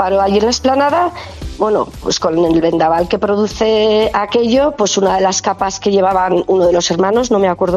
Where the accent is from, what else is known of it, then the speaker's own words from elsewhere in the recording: Soria, Castile and León, Spain; pues soy de Soria, vivo en Soria